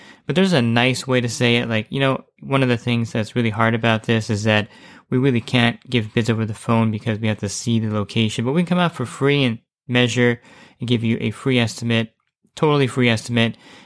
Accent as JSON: {"language": "English", "region": "New Jersey", "country": "United States", "said": "And I'm from New Jersey, and I know back east is like totally foreign to address someone that way."}